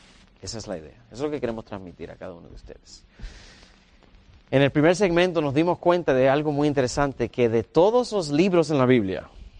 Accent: Miami, Florida, United States; now in Huntsville, United States; Soy originalmente de Miami, Florida, así que yo me crié con cubanos, porque Miami es de cubanos, pero mis padres son de donde son donde es mi querida hermana Xiomara, de la República Dominicana

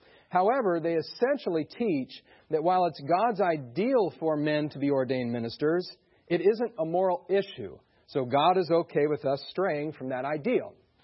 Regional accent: Michigan, United States; I come from Michigan and there's just lots of snow there, a whole lot of it.

